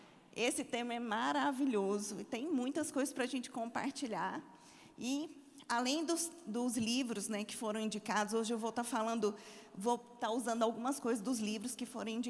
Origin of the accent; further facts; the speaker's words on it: Uberlândia, Minas Gerais, Brazil; now in Campina Grande, Brazil; Tem 15 anos que eu estou em Campina Grande. Você percebeu que eu não sou paraibana? Dá para perceber pelo sotaque, né? Eu sou de Uberlândia